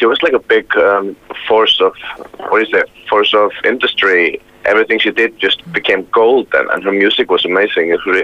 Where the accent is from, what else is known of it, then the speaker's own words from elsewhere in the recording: Iceland; Iceland is a really small place and it's pretty magical to live there.